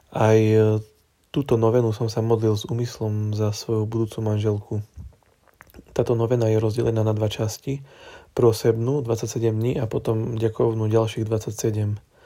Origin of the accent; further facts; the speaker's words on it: Levoča, Prešov Region, Slovakia; som z Levoče a mám 28 rokov.